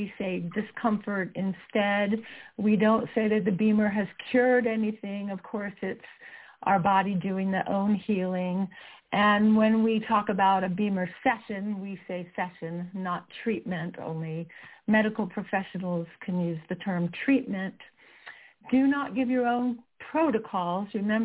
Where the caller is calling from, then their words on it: Utah, United States; I'm calling from Utah, and we all of a sudden, spring just hit.